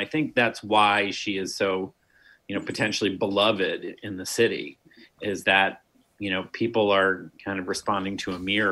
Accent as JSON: {"language": "English", "region": "New Hampshire", "country": "United States", "tie": "born or raised there", "said": "young man in growing up in New Hampshire, watching Woody Allen films"}